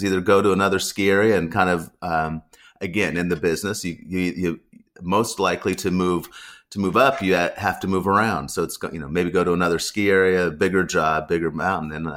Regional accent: Colorado, United States; And I was born and raised in Colorado. I learned how to ski when I was three

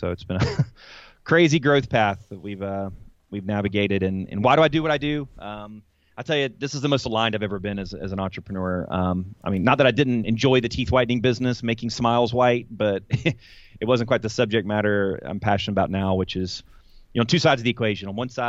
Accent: Atlanta, Georgia, United States; But I grew up around Atlanta, Atlanta, Georgia area, and I grew up in a bit of an entrepreneurial family.

